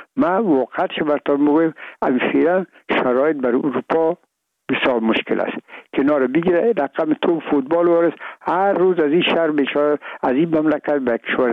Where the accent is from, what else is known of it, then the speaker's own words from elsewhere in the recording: Afghanistan; میگم ما افغان هستیم،